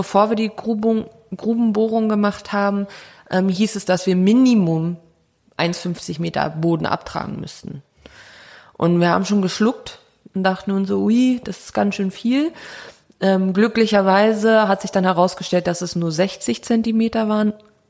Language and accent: German; Brandenburg, Germany; wir sind hier in Franken, ich bin aus Brandenburg